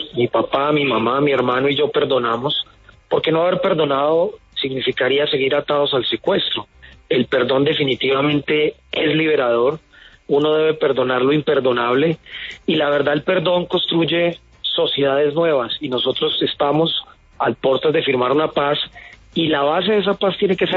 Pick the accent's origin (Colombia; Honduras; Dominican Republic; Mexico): Colombia; no solamente hacia las FARC, sino entre nosotros mismos como colombianos